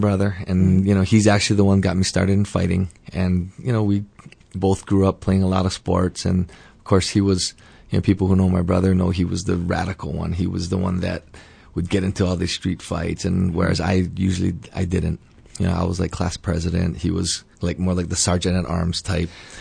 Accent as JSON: {"language": "English", "town": "Honolulu", "region": "Hawaii", "country": "United States", "tie": "born or raised there", "said": "I grew up right here in Honolulu in Manoa Valley."}